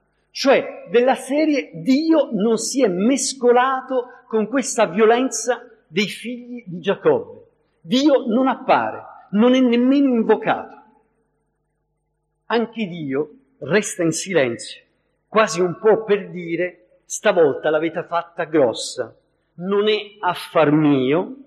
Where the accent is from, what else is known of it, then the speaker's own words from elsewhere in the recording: Sicily, Italy; ci sono siciliani come il sottoscritto